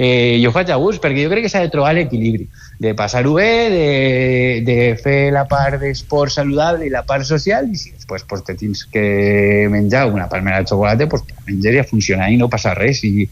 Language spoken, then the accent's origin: Catalan; Tarragona, Catalonia, Spain; els que som d'aquí, jo que soc de Tarragona